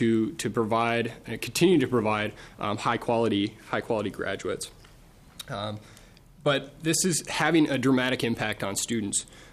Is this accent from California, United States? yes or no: no; Montevideo, Minnesota, United States; I grew up in Montevideo, Minnesota. It's a small agricultural community in the southwest part of the state.